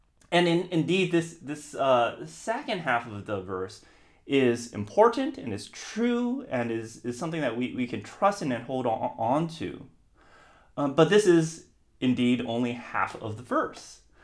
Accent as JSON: {"language": "English", "country": "United States", "said": "And actually, this time of the year, for me, as an American, there's two holidays during this time, Christmas and Thanksgiving."}